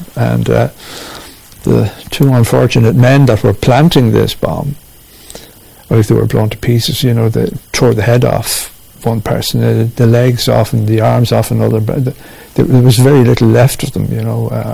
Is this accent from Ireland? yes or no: yes; Munster, Ireland; from South Tipperary